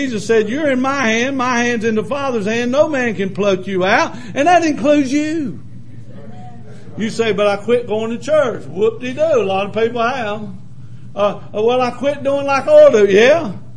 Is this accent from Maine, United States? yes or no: no; Lancaster, Pennsylvania, United States; Okay, I'm from Lancaster. Y'all know how, that's a bastion of intelligence, you know, Lancaster.